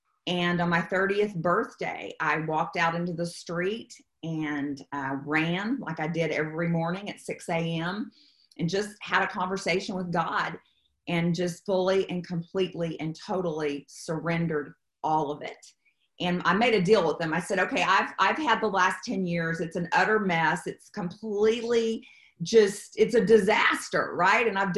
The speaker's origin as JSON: {"language": "English", "town": "Stephenville", "region": "Texas", "country": "United States", "tie": "born or raised there", "said": "I grew up in Stephenville is where I grew up. And it was cowboy country, and I was a rock and roller, and so I just wanted to leave there as fast as I could."}